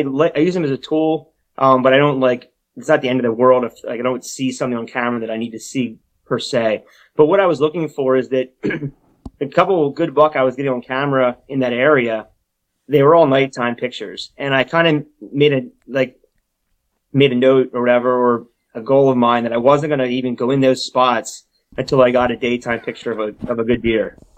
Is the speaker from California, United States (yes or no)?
no; Pennsylvania, United States; But really the end of the day, I grew up in Pennsylvania.